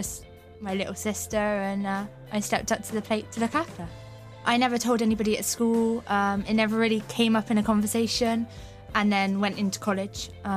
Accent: Bristol, South West England, United Kingdom; Okay, I come from Bristol.

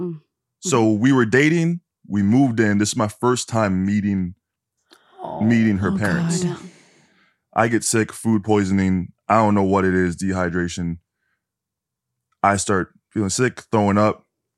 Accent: Canada; I'm from Canada.

